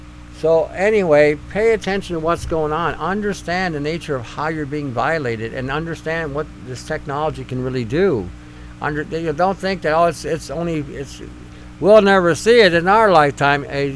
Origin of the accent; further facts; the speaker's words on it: Canada; We're all Canadian. All Canadian.